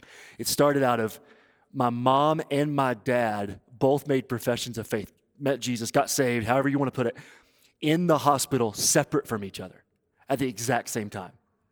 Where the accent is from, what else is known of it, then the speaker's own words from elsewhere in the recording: Tennessee, United States; I grew up in East Tennessee, and family experiencing material poverty and abuse